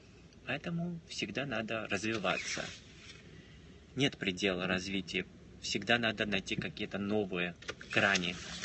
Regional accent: Georgia; Нет, я не русский, я грузин.

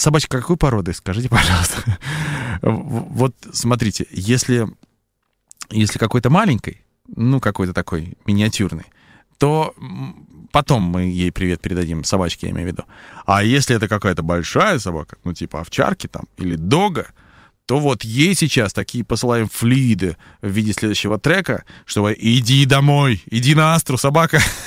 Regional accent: Vitebsk, Vitebsk Region, Belarus; moved away as an adult; now in Minsk, Belarus; Я человек, который родился в Витебске, вырос, отучился и только в 97-м году переехал в Минск

